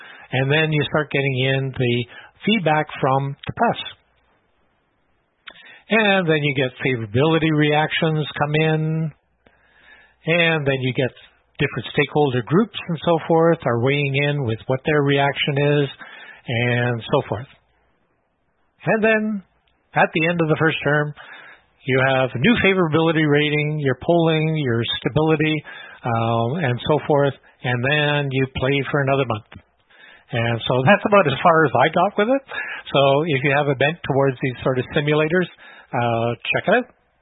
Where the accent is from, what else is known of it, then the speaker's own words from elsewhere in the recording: Canada; even though I'm from Canada